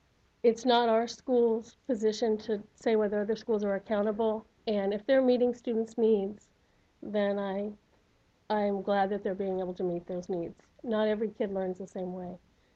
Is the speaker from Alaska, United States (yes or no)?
yes; Anchorage, Alaska, United States; I have to admit, I grew up in Anchorage, lifelong resident, had never heard of Alyeska.